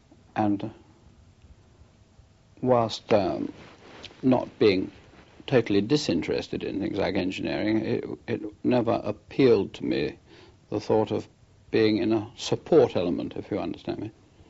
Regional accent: Plymouth, South West England, United Kingdom; I was brought up in Plymouth, and I lived through the war in Plymouth

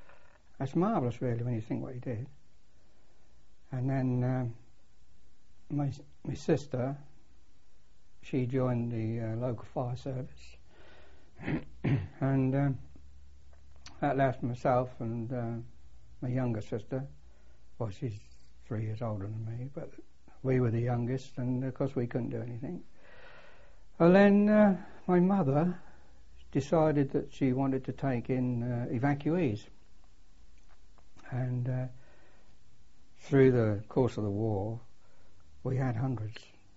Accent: St Ives, East of England, United Kingdom; I was born in St Ives, near Cambridge, 22nd of May, 1932.

